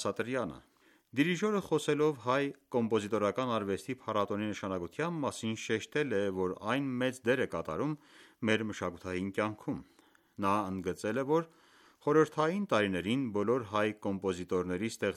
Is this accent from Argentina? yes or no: yes; Buenos Aires Province, Argentina; moved away as an adult; also born or lived in France; now in United States; Ես նախ եւ առաջ ծագումով հայ եմ, ապա ֆրանսիացի եմ, ըստ ծննդավայրի եւ արգենտինացի իմ անձի ձևորման առումով, քանի որ պատանեկությունս անցել է Բուենոս Այրեսի արվարձանում։ Դրանից հետո միայն 22 տարեկանից ապրել է Միացյալ Նահանգներում։